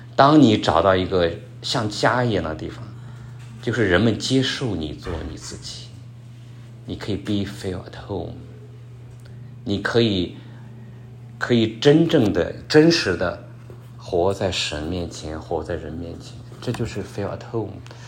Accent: China; 我们中国人没有这个概念的

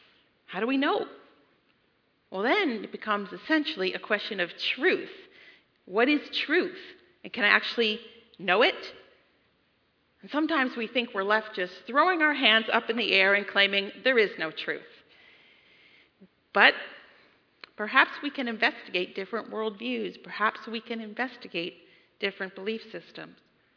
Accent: Pennsylvania, United States; I grew up in Lancaster County, so that was really, like, unique.

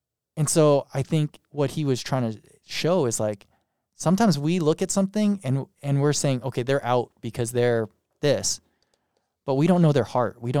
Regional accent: United States; Even though I look Japanese, my ancestors are all Japanese, but really I'm more American, right?

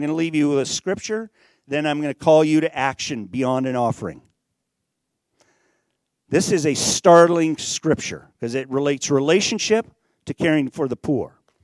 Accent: Nigeria; I grew up and I was born in West Africa. I was born in Nigeria. My folks worked in Niger. Niger is mostly in the Sahara Desert.

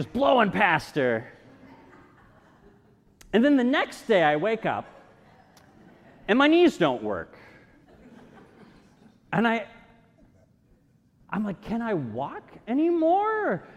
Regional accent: Albuquerque, New Mexico, United States; Where I grew up in Albuquerque, New Mexico, there's a little tiny church out in the country where there's a hole in the ground

